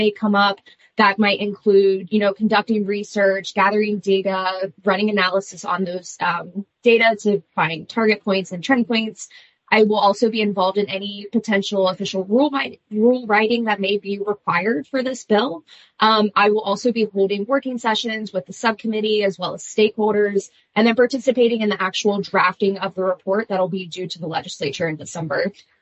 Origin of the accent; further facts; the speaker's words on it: West Virginia, United States; I was in California for a few months before that, but I'm actually from West Virginia.